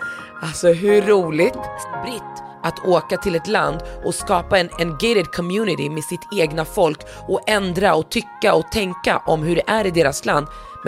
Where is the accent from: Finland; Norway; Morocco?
Morocco; Swedish is a second language; eller jag som marockan ens har uppmärksammat dem